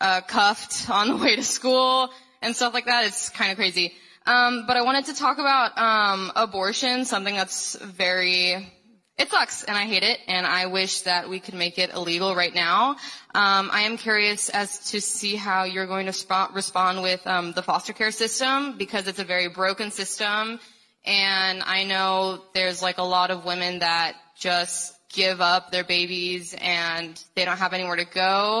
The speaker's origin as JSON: {"language": "English", "town": "El Paso", "region": "Texas", "country": "United States", "said": "I'm from El Paso, so I live with the border crisis."}